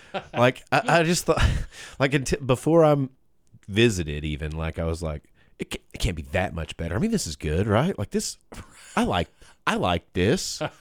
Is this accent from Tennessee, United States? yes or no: yes; Clinton, Tennessee, United States; also born or lived in New York; Yeah, but I grew up in Clinton, Tennessee, which is a little town about 8 miles north of Knoxville, Tennessee. And just kind of close to the Appalachian Mountains.